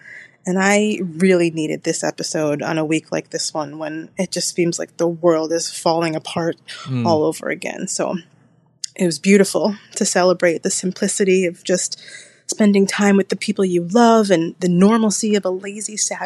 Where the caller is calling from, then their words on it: Hartford, Connecticut, United States; calling from Hartford, Connecticut.